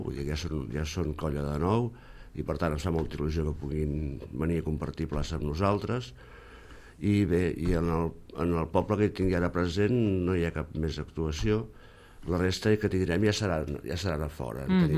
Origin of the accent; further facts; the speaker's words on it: L'Ametlla de Mar, Catalonia, Spain; O sigui que, així com nosaltres som tots de la Cala, ells estan repartits entre diferents pobles.